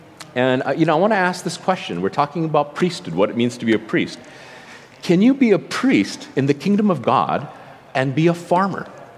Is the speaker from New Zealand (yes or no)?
no; United States; although I'm Asian myself, I am Korean and I grew up in the United States, and so the mindset that I grew up with was quite Western in nature